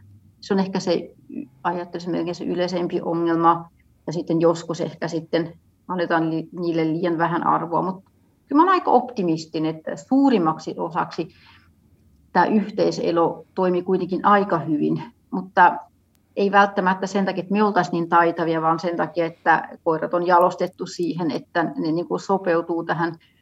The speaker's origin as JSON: {"language": "Finnish", "country": "Switzerland", "second_language": "Finnish", "moved": "yes", "said": "mä olen kotoisin Sveitsistä, ja juuri kun mä muutin pois sieltä"}